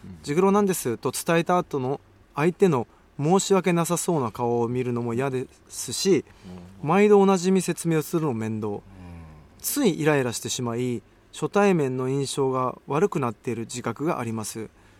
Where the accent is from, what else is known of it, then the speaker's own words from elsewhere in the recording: Mexico; Japanese is a second language; 聞かれないよ、メキシコ出身でどこ出身ですかって聞かれないもん、メキシコってどうですかって聞かれるの